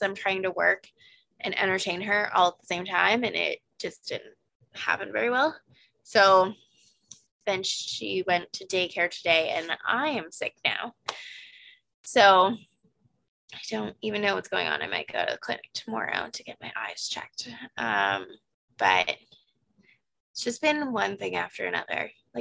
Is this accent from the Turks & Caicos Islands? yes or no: no; Canada; and we're Canadian, so like wearing shoes in the house is not something you